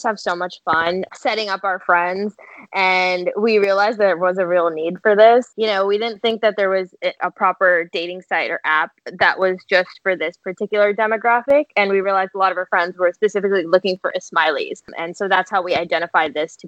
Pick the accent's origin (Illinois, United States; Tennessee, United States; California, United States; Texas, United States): Texas, United States; Houston; by our enterprise. I am from Houston